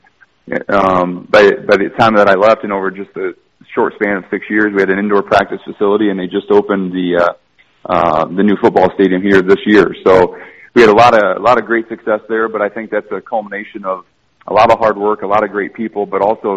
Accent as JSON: {"language": "English", "region": "Iowa", "country": "United States", "tie": "born or raised there", "said": "Yeah, I grew up in Northeast Iowa, a small town, a great athletic community."}